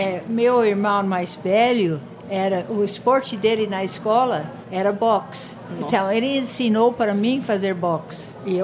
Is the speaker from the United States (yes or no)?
yes; United States; eu fui criada nos Estados Unidos e meu pai não era um americano normal, que morava numa casa normal